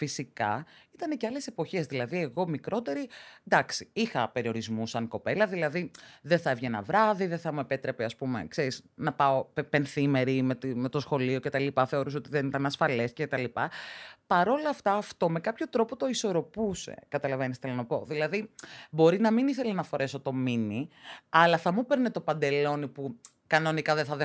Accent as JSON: {"language": "Greek", "town": "Rhodes", "region": "South Aegean", "country": "Greece", "tie": "born or raised there", "said": "Καταρχήν είμαι 32 χρονών. Κατάγομαι μισή από Ρόδο, μισή από Κύπρο."}